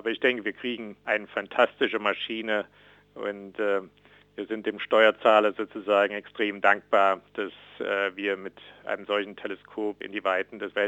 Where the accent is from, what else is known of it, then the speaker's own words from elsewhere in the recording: Thuringia, Germany; viele Grüße in meine Heimat Thüringen